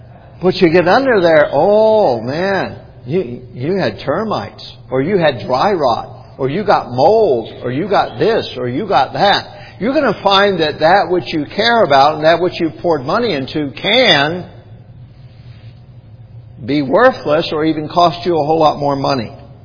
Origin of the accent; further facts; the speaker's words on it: Bible Belt, United States; now in Oregon, United States; I grew up in the Bible Belt where there was nothing like that on a Sunday.